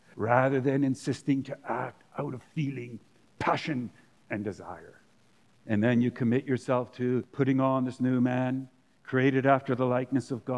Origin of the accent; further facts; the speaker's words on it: Canada; After all, we're Canadian, right?